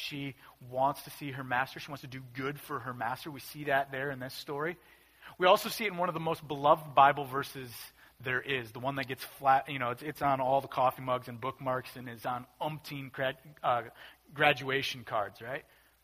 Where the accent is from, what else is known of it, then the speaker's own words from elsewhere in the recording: United States; We as Americans, we don't like paying taxes. I think it's something that's fundamental to being American.